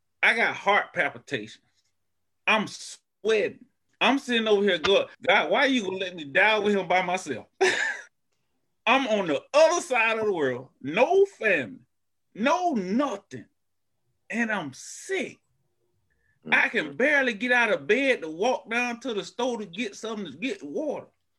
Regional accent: Prosperity, South Carolina, United States; Prosperity, Newberry, South Carolina, born and raised. Never been to California in my life.

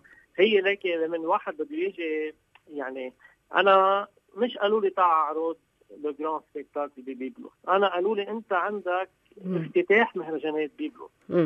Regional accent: Lebanon; بيخلينا كلبنانيين

